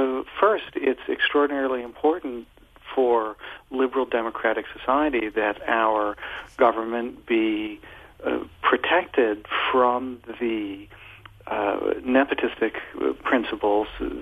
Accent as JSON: {"language": "English", "country": "United States", "said": "Oh, well, I like the United States very much as an American"}